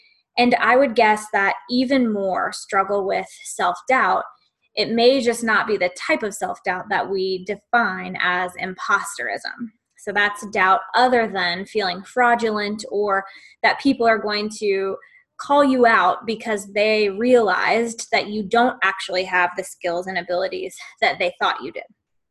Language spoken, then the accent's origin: English; Charlotte, North Carolina, United States; now in London, United Kingdom; I'm originally from the United States, live in Charlotte, North Carolina, but am in London, England for a year